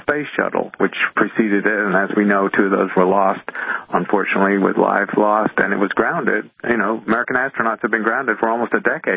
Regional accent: United Kingdom; So I grew up in Britain, and as you probably know, Britain doesn't have a lot of good dark, starry skies, cloudy place.

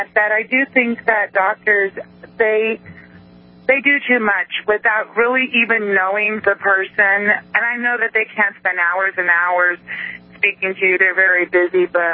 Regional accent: Snowflake, Arizona, United States; Up in the White Mountains, over by Pine Top and Shiloh. It's a little town called Snowflake.

